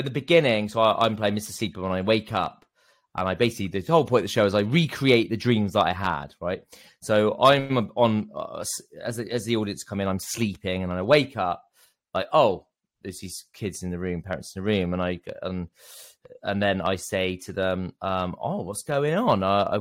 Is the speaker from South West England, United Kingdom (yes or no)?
yes; Bristol, South West England, United Kingdom; accent: Bristol; my accent, at one point in my 20s, I really almost lost my Bristol accent because I was trying to fit in.